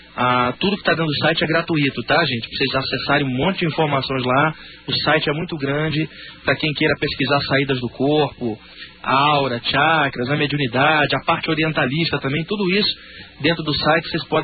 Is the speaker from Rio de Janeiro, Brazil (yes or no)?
yes; Rio de Janeiro, Brazil; now in São Paulo, Brazil; eu sou botafoguense, que eu sou carioca, mas aqui em São Paulo eu torço pelo Santos